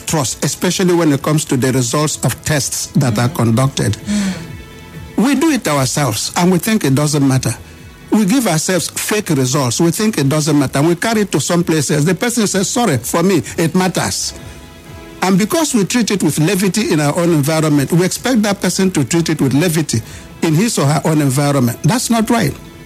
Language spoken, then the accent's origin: English; Nigeria; I'm Nigerian, I'm proud of those factors.